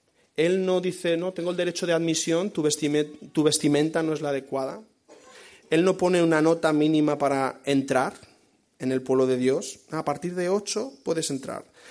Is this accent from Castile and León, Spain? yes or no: no; Balearic Islands, Spain; si yo soy mallorquín